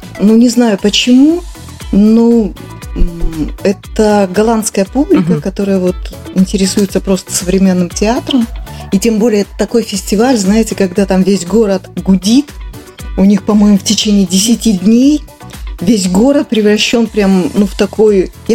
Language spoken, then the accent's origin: Russian; Komsomolsk-on-Amur, Khabarovsk Krai, Russia; born there; Мы все родились в Комсомольске. Люся родилась в Комсомольске, Герман, Дима, я.